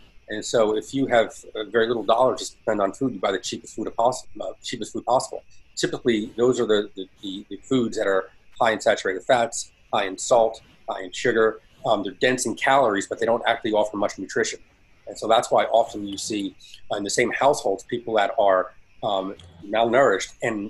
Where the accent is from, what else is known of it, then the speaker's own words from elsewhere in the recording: Elizabeth, New Jersey, United States; That's, I grew up in Elizabeth, New Jersey.